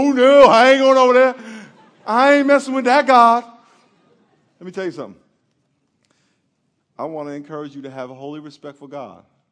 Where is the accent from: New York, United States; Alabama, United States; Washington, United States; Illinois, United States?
New York, United States; Lakeview; And him and … they grew up in a place called Roosevelt. I grew up in Lakeview. They were our rival school and all that kind of stuff.